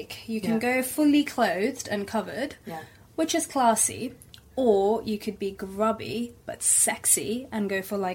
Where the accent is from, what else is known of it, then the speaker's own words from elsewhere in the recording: India; because not just because of my culture, where I'm originally Indian